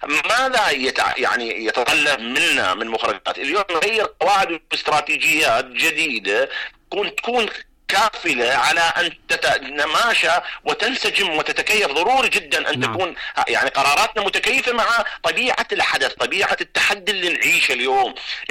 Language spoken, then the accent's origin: Arabic; Iraq; مسابقة حدثت عندنا بالعراق